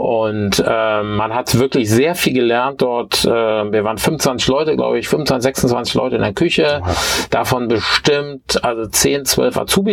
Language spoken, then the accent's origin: German; Bergneustadt, North Rhine-Westphalia, Germany; ich bin also ganz korrekt in Bergneustadt geboren. Okay. Das ist aber Kreis Gummersbach. Okay. Genau, und habe auch in Bergneustadt Abitur gemacht